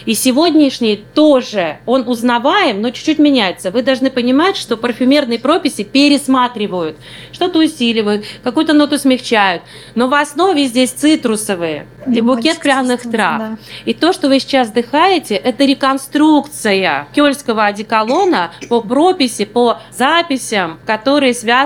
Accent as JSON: {"language": "Russian", "region": "Saint Petersburg", "country": "Russia", "said": "И вот очень часто мы, петербуржцы, с вами не замечаем"}